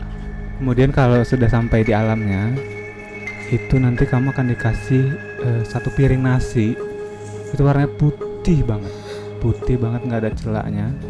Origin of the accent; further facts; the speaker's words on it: West Sumatra, Indonesia; Jadi saya kebetulan berasal dari Sumatera Barat ya.